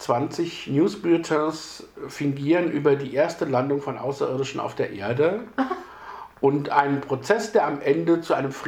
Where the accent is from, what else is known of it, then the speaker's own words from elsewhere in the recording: Solingen, North Rhine-Westphalia, Germany; erstelle mir einen Artikel über die deutsche Stadt Solingen, zufällig meine Heimatstadt